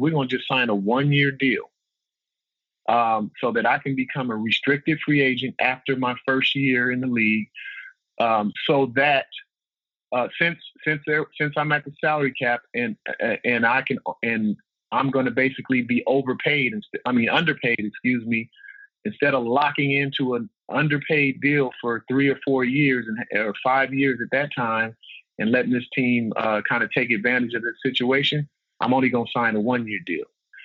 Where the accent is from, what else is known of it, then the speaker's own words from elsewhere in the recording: West Coast, United States; On top of, I grew up on the West Coast, right? So I hated the Celtics growing up.